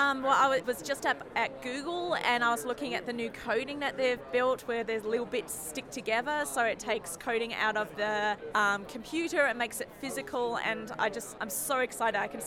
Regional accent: Melbourne, Victoria, Australia; I come from Melbourne, Australia.

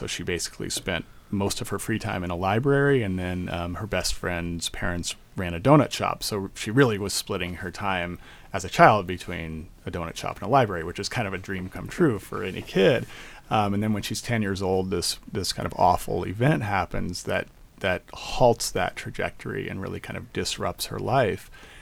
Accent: Aurora, Colorado, United States; So when I was in eighth grade in 1984, I grew up in Aurora. My family bought a new house in Aurora in 1970. And my dad still lives in that house, actually.

